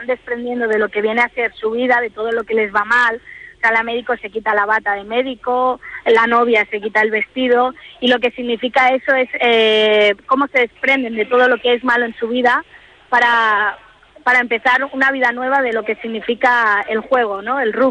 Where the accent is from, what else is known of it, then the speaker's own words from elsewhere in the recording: Barcelona, Catalonia, Spain; Cuando decimos que somos de Barcelona es como, uy, de Barcelona, qué bonito tal.